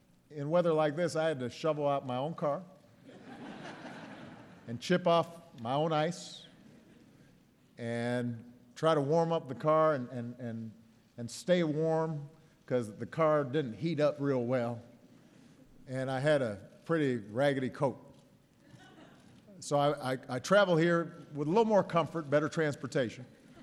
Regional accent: Hawaii, United States; now in Illinois, United States; first, we're announcing a new park in my home state, before I was adopted by Illinois, my home state of Hawaii.

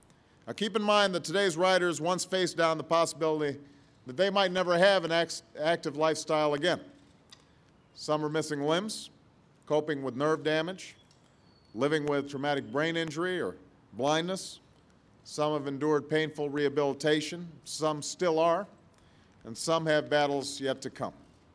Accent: Illinois, United States; I got to know Tammy in my home state of Illinois

